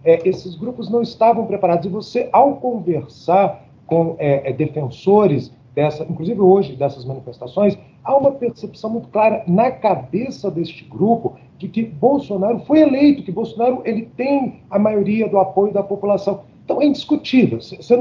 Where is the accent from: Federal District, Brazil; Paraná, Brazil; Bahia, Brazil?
Federal District, Brazil; Brasília; Então, a minha cidade, nascido e criado aqui em Brasília